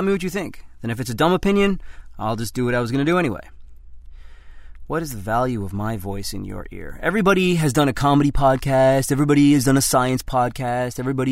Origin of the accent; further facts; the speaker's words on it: Canada; moved away; I grew up in Canada, where they use that outdated measurement system, Celsius.